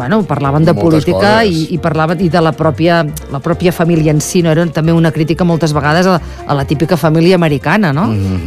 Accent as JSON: {"language": "Catalan", "region": "Catalonia", "country": "Spain", "said": "dic impossible, no som tants catalans."}